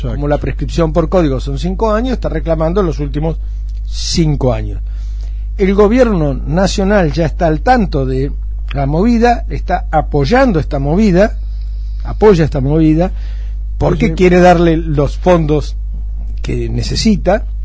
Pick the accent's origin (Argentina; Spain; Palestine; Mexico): Argentina; fíjate vos lo que somos los argentinos